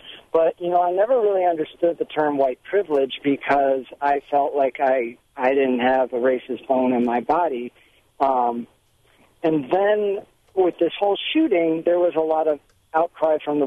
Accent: Chicago, Illinois, United States; now in Wisconsin, United States; I grew up in Hyde Park, Kenwood, Chicago, South Side of Chicago, very ethnically diverse.

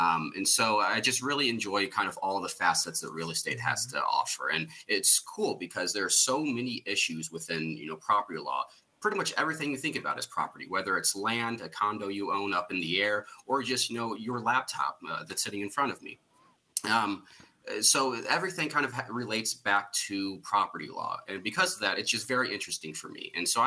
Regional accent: Missouri, United States; moved away as an adult; now in Milwaukee, United States; You know, I'm from Missouri. I went to undergrad in Chicago, came back to St. Louis for law school. And then 2023, I moved up to Milwaukee with my girlfriend, who's recently my fiance.

